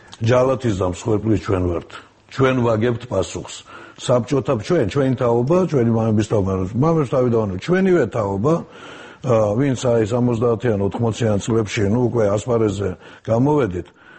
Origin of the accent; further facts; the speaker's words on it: Batumi, Adjara, Georgia; მე ბათუმში გავიზარდე და უცხოელებად ართვლიდი პოლონელებს და ბულგარელებსაც კი